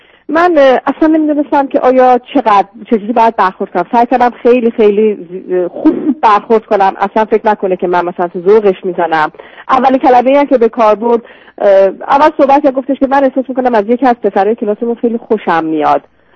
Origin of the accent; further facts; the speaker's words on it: Iran; moved away as an adult; now in United States; ما 2 سال هست که از ایران به آمریکا اومدیم.